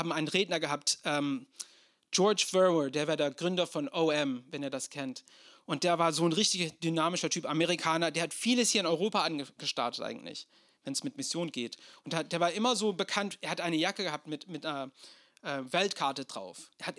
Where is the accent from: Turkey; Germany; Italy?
Turkey; ich habe meine Kindheit in der Türkei verbracht.